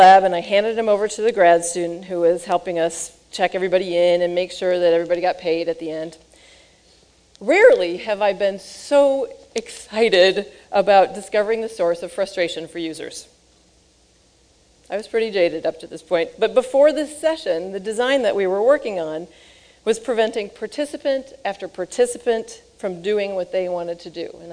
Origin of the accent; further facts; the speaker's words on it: Michigan, United States; As a Michigander, I can safely say that we are among the least smug people in the world